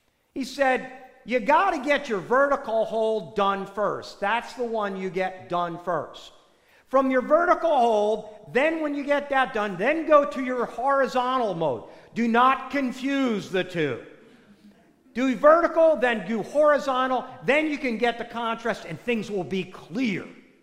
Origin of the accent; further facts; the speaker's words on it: United States; I was raised right outside of New York City, so I had channels 2, 4, 5, 7, 9, 11, and 13.